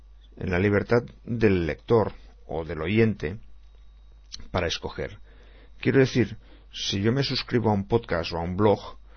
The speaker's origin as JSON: {"language": "Spanish", "country": "Mexico", "moved": "as an adult", "lives_now": "San Diego, United States", "said": "Yo soy mexicano y mi esposa es panameña, pero vivimos felizmente en San Diego, California. Tanto ella como yo llegamos a los Estados Unidos cuando ya éramos un poco adultos. Bueno, yo más que ella. Yo ya tenía 25 y ella 18."}